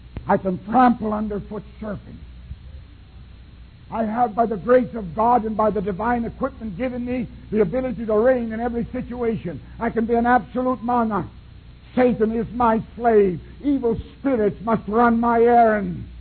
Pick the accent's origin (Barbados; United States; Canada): Canada; But I'm a Canadian. We have a queen.